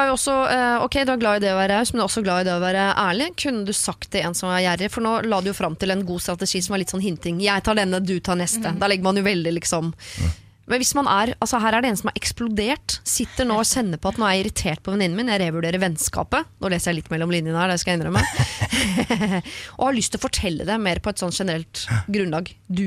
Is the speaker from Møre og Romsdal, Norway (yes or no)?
yes; Møre og Romsdal, Norway; Som sunnmøring henvender jeg meg til deg.